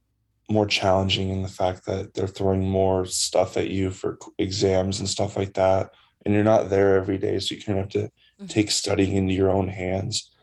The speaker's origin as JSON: {"language": "English", "town": "Spokane", "region": "Washington", "country": "United States", "tie": "born or raised there", "said": "Oh, I've been a Gonzaga fan my whole life, growing up in Spokane."}